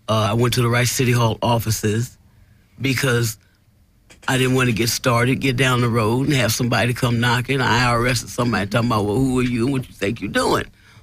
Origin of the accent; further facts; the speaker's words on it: Los Angeles, California, United States; I'm from Skid Row myself, so I did go back down to Skid Row